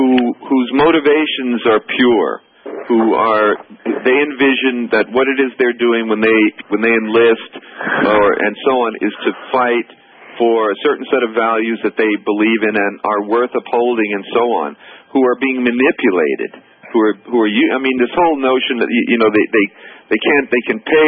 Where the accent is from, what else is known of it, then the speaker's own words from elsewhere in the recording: New York City, New York, United States; You know, I grew up in the Jacob Reef housing projects here on Lower East Side.